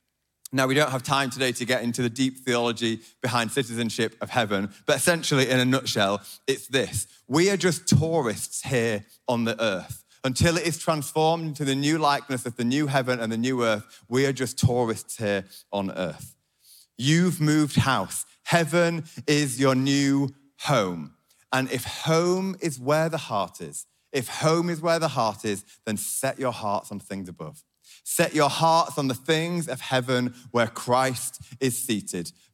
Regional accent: Yorkshire and the Humber, United Kingdom; accent: Yorkshire; Doesn't take long for someone to notice my beautiful Yorkshire accent and to notice that I'm not from around here. When I go about my life, my accent is a sign of where I am from.

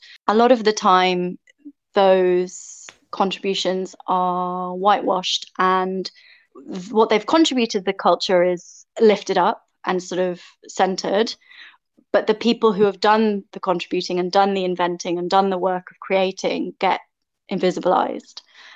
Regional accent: Peru; also born or lived in United Kingdom; growing up in Peru, I was always the English girl, and in Britain I was always the Peruvian girl.

